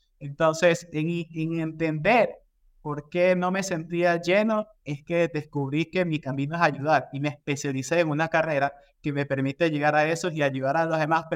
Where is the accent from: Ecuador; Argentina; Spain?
Ecuador; yo soy de Ecuador.